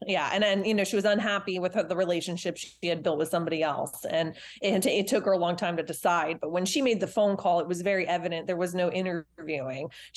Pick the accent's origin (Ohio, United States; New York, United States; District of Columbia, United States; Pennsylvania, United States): New York, United States; I'm originally from New York and her family is from Long Island.